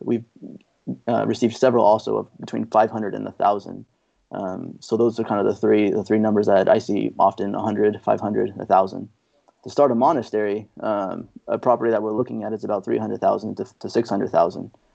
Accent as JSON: {"language": "English", "town": "Kansas City", "country": "United States", "tie": "born or raised there", "lives_now": "Florida, United States", "said": "So we came from originally Kansas City. I was born and raised in Kansas City."}